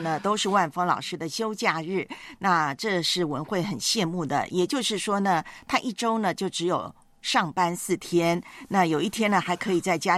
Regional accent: Taiwan; 在我的老家台湾呢，有一句俗语说什么呢？春天后母脸。

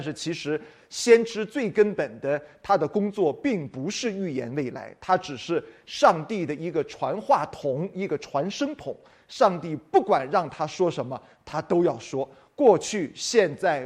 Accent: China; 我们中国人呢，对于先知有一个误解

